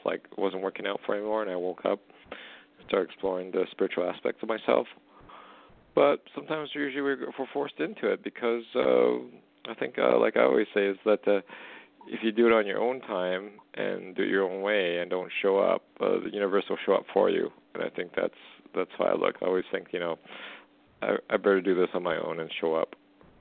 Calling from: Canada; calling from Canada.

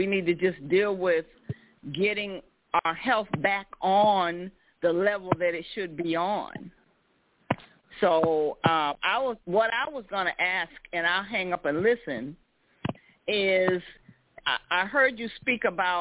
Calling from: Clarkston, Georgia, United States; I am calling from the Metro Atlanta area, Clarkston to be specific.

